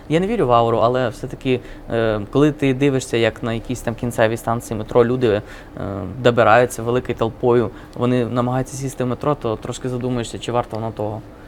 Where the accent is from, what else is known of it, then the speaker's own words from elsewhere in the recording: Vinnytsia, Vinnytsia Oblast, Ukraine; От я сам вінничанин